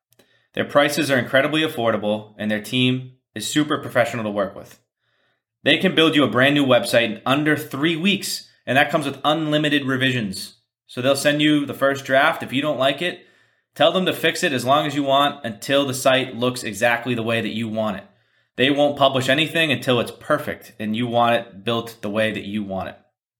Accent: Massachusetts, United States; I grew up just outside of Boston and have lived there for the last 3 years just in the city.

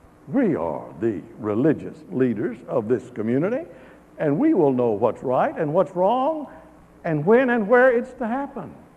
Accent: Dallas, Texas, United States; I remember growing up in Dallas when we used to go on a train somewhere.

